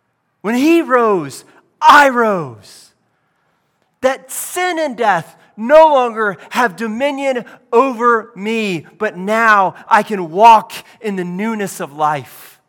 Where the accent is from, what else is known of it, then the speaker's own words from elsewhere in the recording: California, United States; I grew up in California.